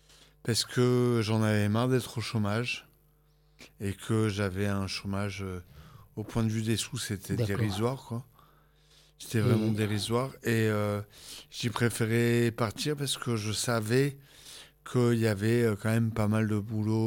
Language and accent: French; France; accent: French; en anglais, j'ai un accent français qui reste relativement fort